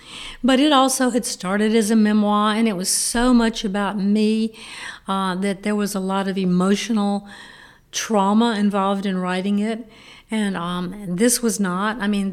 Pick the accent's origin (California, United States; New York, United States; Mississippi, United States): Mississippi, United States; Jackson; Mary Margaret, who has a lot of similarities to me, is from my hometown of Jackson, Mississippi